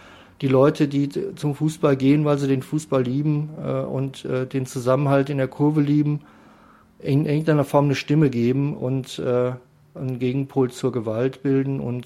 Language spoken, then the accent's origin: German; Rhineland-Palatinate, Germany; ich komme ja nicht aus Mönchengladbach, sondern der Fanclub Lorelei ja auch nicht. Wir sind aus Rheinland-Pfalz an der Grenze zu Hessen